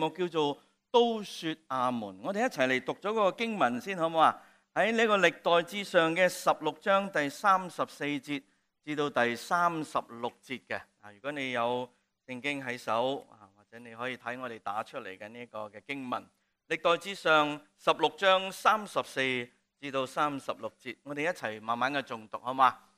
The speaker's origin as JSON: {"language": "Cantonese", "country": "China", "said": "我哋中国人咧就比较唔系几食火鸡噶，我哋食走地鸡噶"}